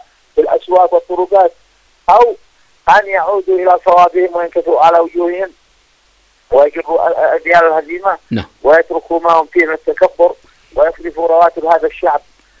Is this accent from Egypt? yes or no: no; Yemen; كيمنيين مظلومين محاربين مضطهدين